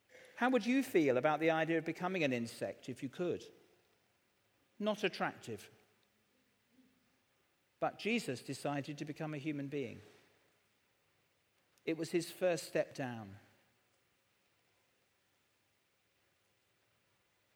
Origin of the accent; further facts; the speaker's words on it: Southampton, South East England, United Kingdom; I'm from Southampton.